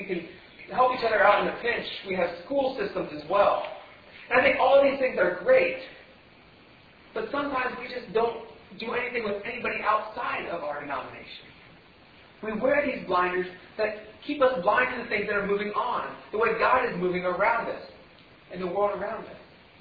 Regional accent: Ohio, United States; I grew up near Amish country in Ohio.

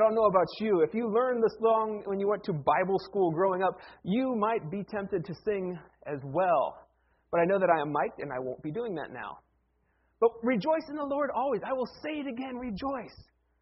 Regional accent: Ohio, United States; I grew up in Ohio, and in Ohio we have a large Amish population.

